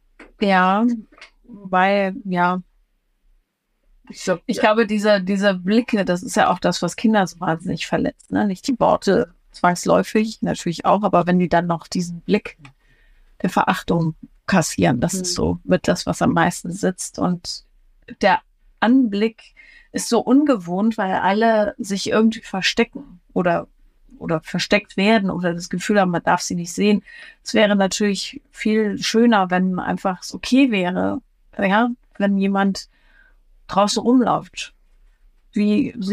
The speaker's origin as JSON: {"language": "German", "town": "Munich", "region": "Bavaria", "country": "Germany", "tie": "born there", "said": "Ich bin ja in München geboren, ne?"}